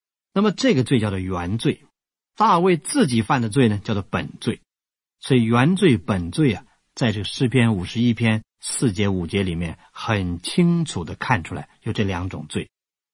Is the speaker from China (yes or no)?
yes; China; 我们中国人讲修养之道啊，修修养养啊